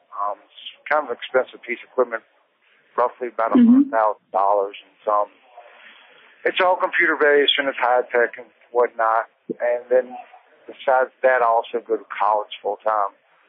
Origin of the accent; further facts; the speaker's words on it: Detroit, Michigan, United States; also born or lived in Roanoke, Virginia; Originally, I'm from Detroit, Michigan, but for most of my life, I've lived in Roanoke, Virginia.